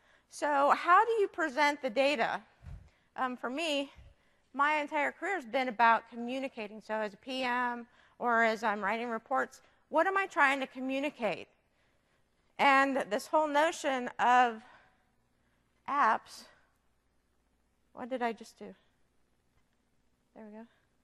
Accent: San Diego, California, United States; So, for example, I'm from San Diego, and earthquakes are a little bit of a big deal down here, right?

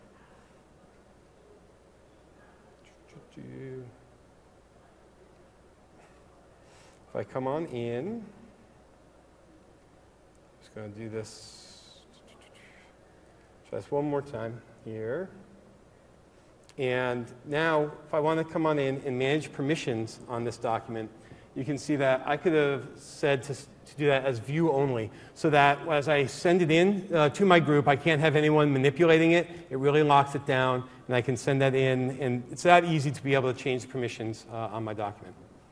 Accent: Northeast, United States; I'm from the Northeast, so I still have Big East in my blood.

